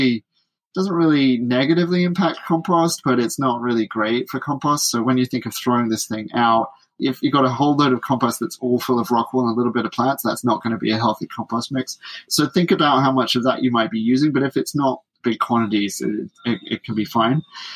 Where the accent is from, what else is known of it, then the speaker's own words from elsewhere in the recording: United Kingdom; accent: British; Yeah, my British accent maybe makes it a little bit hard to...